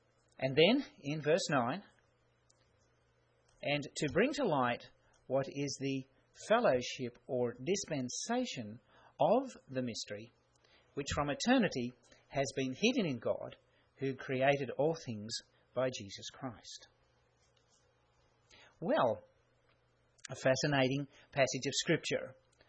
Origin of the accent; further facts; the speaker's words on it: Australia; You could probably guess by my accent that I am an Australian. Now, in Australia, we drive on the left-hand side of the road.